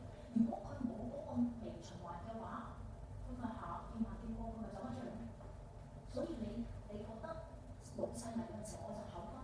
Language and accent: Cantonese; Hong Kong; 我哋香港人咧就係依會計部嗰條數